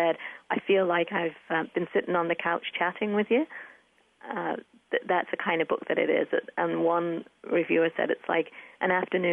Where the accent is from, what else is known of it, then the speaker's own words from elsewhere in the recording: England, United Kingdom; accent: English; But you'll probably hear a little bit of my English accent in the book.